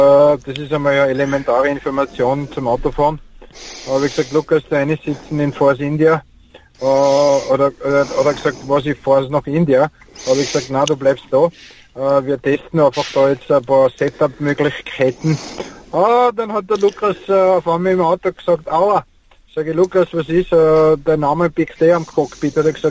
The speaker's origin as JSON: {"language": "German", "region": "Tyrol", "country": "Austria", "said": "weil ich bin ja Tiroler."}